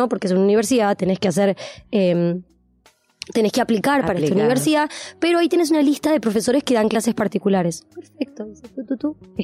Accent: Ramos Mejía, Buenos Aires Province, Argentina; also born or lived in Del Viso; Yo fui a 2 colegios. Hasta los 14 años fui al Ward en Ramos Mejía.

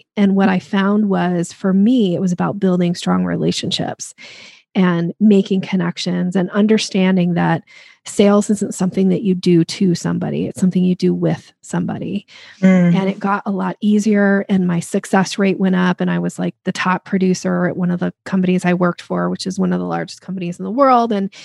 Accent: Boise, Idaho, United States; moved away as an adult; now in Seattle, United States; And then when I grew up in Boise, Idaho, and I moved in my early 20s, I think it was 20, I moved to the Seattle area and I got this job

